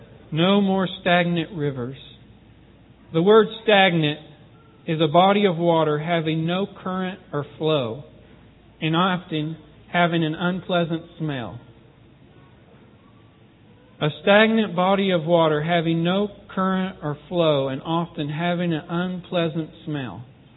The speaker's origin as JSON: {"language": "English", "region": "Texas", "country": "United States", "said": "I mean, a good Texas rain. I'm from Texas originally."}